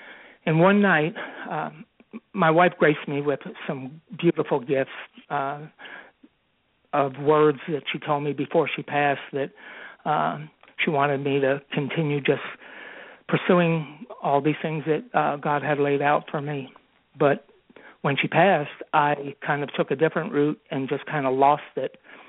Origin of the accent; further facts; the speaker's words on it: New York, United States; moved away as an adult; also born or lived in Teaneck / California; now in Austin, United States; I was born in Teaneck, New Jersey, raised in upstate New York till I graduated high school, went in the Marine Corps, ended up in California. In 1980, moved to Austin, Texas, and have been here ever since.